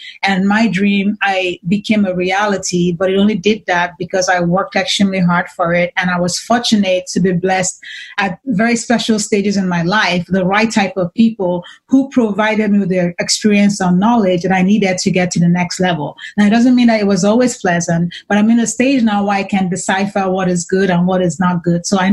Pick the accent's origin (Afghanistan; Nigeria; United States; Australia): Nigeria; born there; I was born in Nigeria, as you mentioned, and I had this vision about who I wanted to be by the time I was 6 or 7.